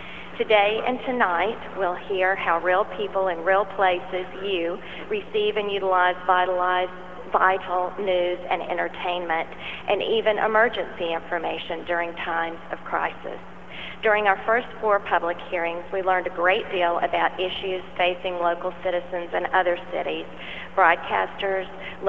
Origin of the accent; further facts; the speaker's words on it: Nashville, Tennessee, United States; Music and media have always been a part of my life growing up in Nashville, Music City, USA